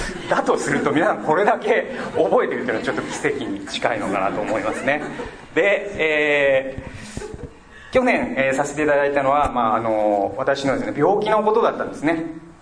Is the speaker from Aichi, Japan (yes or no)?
yes; Aichi, Japan; born there; で愛知県生まれです。